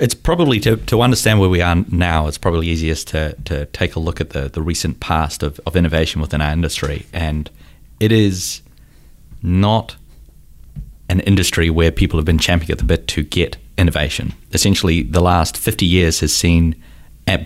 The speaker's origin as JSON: {"language": "English", "country": "New Zealand", "said": "I come from New Zealand originally."}